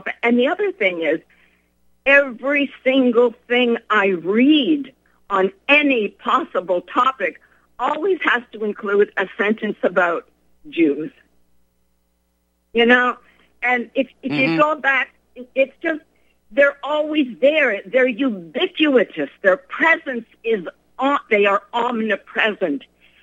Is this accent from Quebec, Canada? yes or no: yes; Montreal, Quebec, Canada; I grew up in Montreal, where the city was controlled by the English and the Jews.